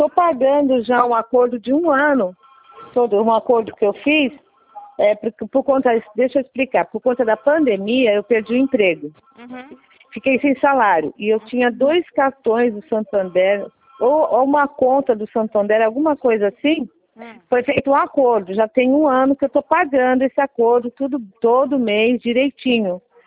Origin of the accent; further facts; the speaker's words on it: São Paulo, Brazil; eu sou de São Paulo.